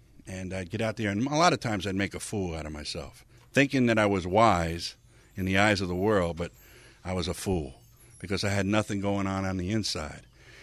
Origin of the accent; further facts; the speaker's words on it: New York City, New York, United States; And if I'm double talking you, it's because I'm from the Bronx. … Hey, East Coast. From the Bronx.